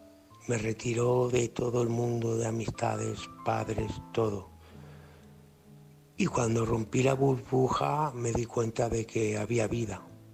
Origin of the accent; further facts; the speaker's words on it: Alcoy, Valencian Community, Spain; soy de Alcoy.